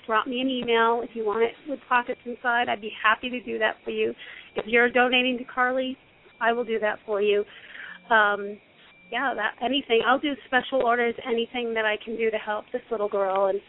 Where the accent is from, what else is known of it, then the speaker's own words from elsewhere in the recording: Connecticut, United States; moved away as an adult; I live out in Utah now. I was born and raised in Connecticut, but we live out in Utah now.